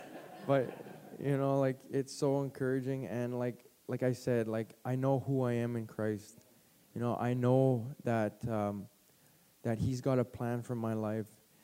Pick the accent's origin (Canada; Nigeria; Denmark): Canada; Calgary, Alberta; So I'm 35 years old. I'm from Calgary, Alberta